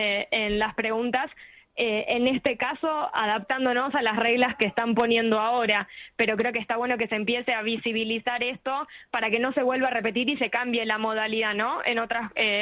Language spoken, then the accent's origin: Spanish; Argentina; en mi caso la iba a tener al otro lado de la cordillera, que soy argentina